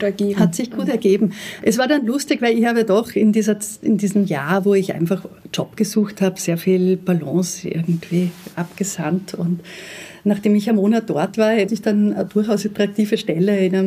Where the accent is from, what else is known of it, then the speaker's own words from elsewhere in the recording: Linz, Upper Austria, Austria; ich bin in Linz aufgewachsen. Aufgrund meines Elternhauses war ich doch eher mehr jetzt verankert, so was man jetzt unter Hochkultur betrifft.